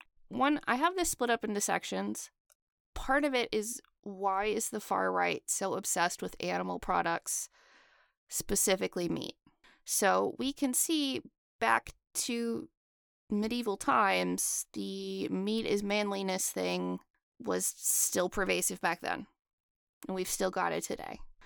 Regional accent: Texas, United States; Yeah, so growing up in Texas, when I went vegan

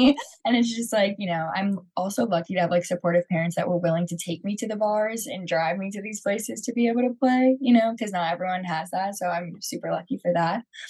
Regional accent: Cary, North Carolina, United States; I'm from Cary. So it's like a suburb of Raleigh.

